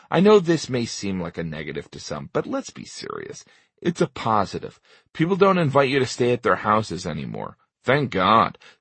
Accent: United States; I'm Irish-American.

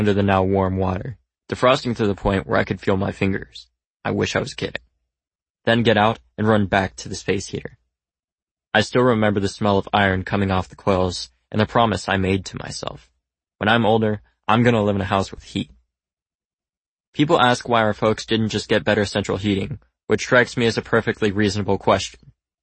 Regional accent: California, United States; For Lauren and me, growing up in California was a big part of it. We lived in a little beach town about 10 miles south of LAX, Los Angeles International Airport.

